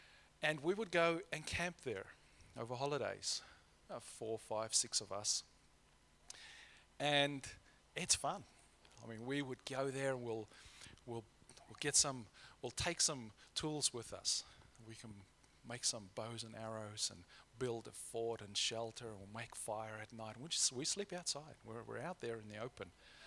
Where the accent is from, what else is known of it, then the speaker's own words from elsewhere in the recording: Free State, South Africa; where I grew up in the Eastern Free State, in the Highveld in South Africa, it's fairly flat. You've got hills, but they're these soft kind of hills.